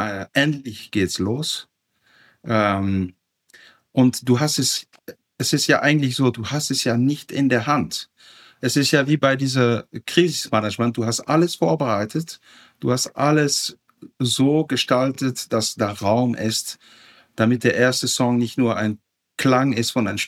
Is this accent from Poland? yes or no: no; Netherlands; now in Germany; Ich bin Holländer